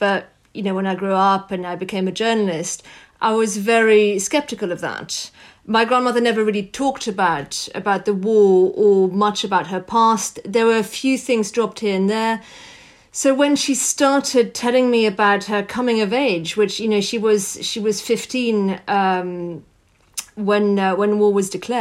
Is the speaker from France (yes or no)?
yes; France; Well, my mother, you know, moved from Germany when she was 18 and rebuilt her life in France. So I grew up in France.